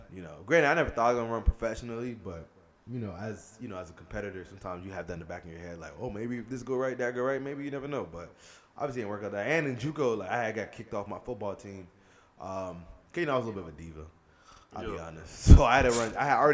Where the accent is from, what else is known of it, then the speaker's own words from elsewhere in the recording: Miami, Florida, United States; But like, I'm from Miami, so like the vibe out here kind of reminds me a little bit of what I'm used to back at the crib.